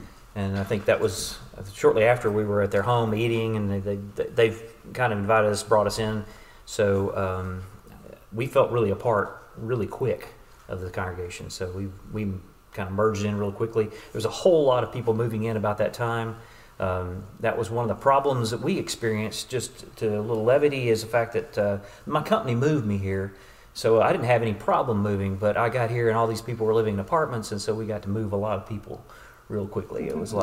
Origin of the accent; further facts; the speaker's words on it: Alabama, United States; Also, I grew up in the Shoals area kind of area. So that's kind of near the belt buckle of the Bible Belt.